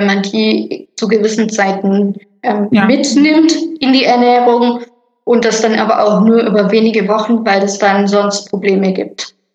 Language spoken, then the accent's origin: German; Marktstadt, Germany; ich bin in Marktstadt aufgewachsen und bei uns war die Natursaftfirma Schöneberger direkt vor der Haustür.